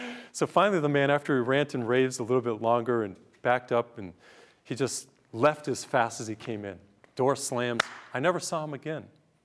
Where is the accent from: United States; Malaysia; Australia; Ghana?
United States; Massachusetts; I came from Massachusetts and always heard about Alaska, but I've never been there.